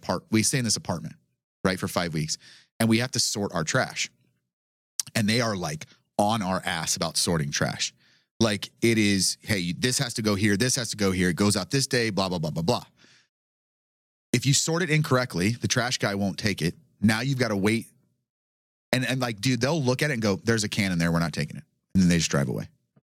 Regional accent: United States; I have to really dial back being an American

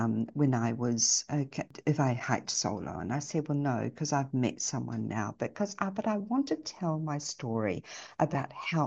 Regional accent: New Zealand; born there; because I was born in New Zealand

